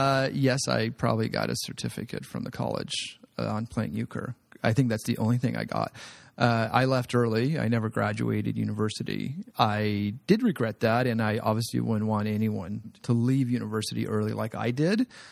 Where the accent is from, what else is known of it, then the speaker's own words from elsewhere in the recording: Ottawa, Ontario, Canada; moved away as an adult; I came from Ottawa. I'm a Canadian. And then I moved to the Valley. I spent 4 years there.